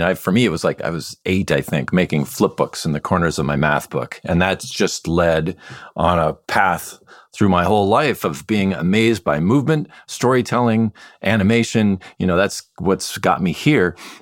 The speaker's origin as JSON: {"language": "English", "region": "Midwest", "country": "United States", "tie": "born or raised there", "said": "I grew up in the Midwest"}